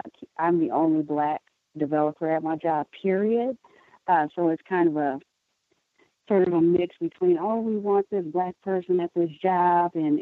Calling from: Milwaukee, Wisconsin, United States; I'm calling from Milwaukee.

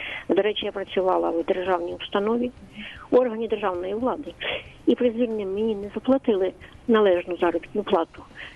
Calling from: Kyiv, Ukraine; я з Києва.

